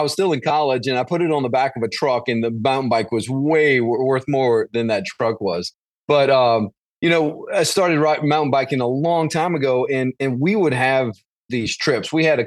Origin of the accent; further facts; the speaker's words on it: Louisiana, United States; So born and raised in Louisiana, about 30 miles outside of New Orleans.